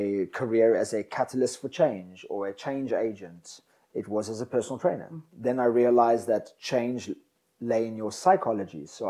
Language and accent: English; South Africa; And more so, I want people in my home country to know that, because that's what we need. There's a lot of, you know, sour and miserable, depressing things said about South Africa, but I still have a lot of hope for my country.